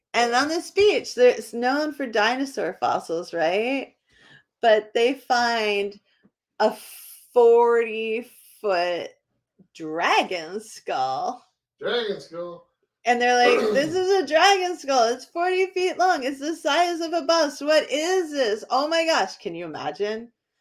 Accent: Bedford, New Hampshire, United States; Where I grew up in Bedford, New Hampshire, they had we often went to an animal park

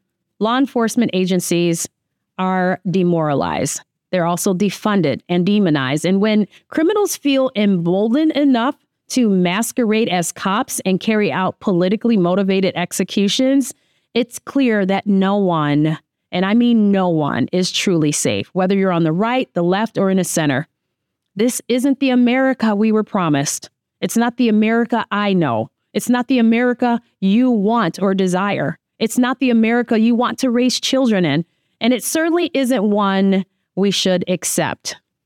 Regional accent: Minnesota, United States; it affects me because it's my home state, okay? Because Minnesota

